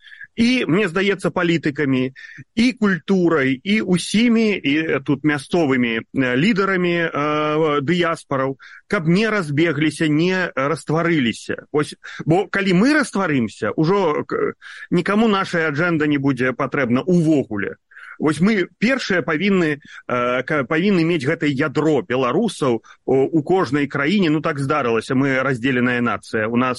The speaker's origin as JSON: {"language": "Ukrainian", "country": "Belarus", "lives_now": "United States", "said": "можу виконувати, поки не вернуся в Білорусь."}